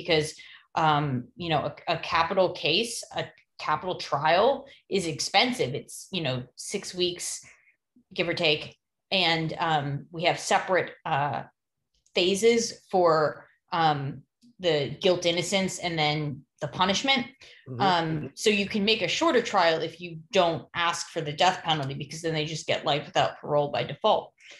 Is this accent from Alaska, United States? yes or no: no; Lancaster, Pennsylvania, United States; moved away as an adult; also born or lived in New Jersey / New York / Massachusetts; now in Houston, United States; I grew up in Pennsylvania, in Lancaster, Pennsylvania. And, you know, and then I lived some in New Jersey and New York and a little bit in Massachusetts before I landed in Texas.